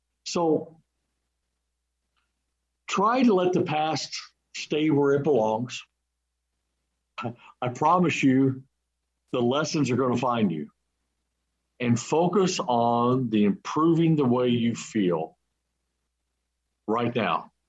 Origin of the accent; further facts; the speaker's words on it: Illinois, United States; I'm from Southern Illinois. I can't hardly even talk English, but I try really hard.